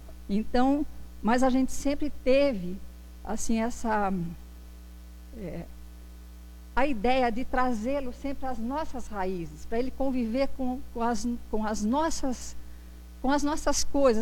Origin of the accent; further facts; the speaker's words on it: Piedade, São Paulo, Brazil; De Piedade, nós somos de Piedade.